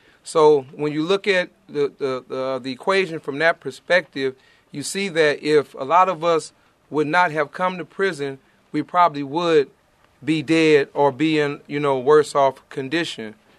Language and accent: English; Oakland, California, United States; I'm from Oakland, California, and the homicide rate in Oakland, California is roughly at between 115 and 130 people a year.